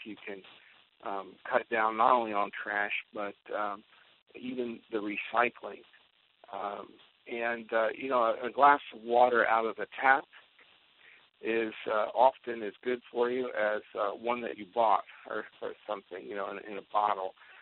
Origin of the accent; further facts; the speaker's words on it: United States; I don't know that it's a fair thing for me as an American who has access to endless supplies of energy to tell somebody in Bangladesh they're not allowed to have it.